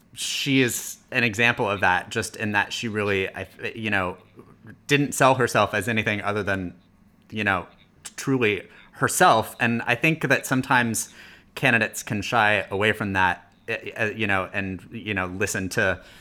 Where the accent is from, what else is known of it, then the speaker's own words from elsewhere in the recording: Des Moines, Iowa, United States; I was like elated by that because I grew up in Des Moines.